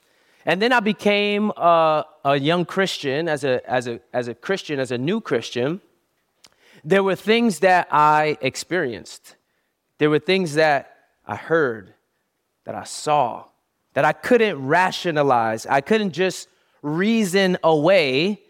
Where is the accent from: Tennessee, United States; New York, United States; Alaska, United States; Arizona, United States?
New York, United States; Brooklyn; So growing up, I grew up in Brooklyn.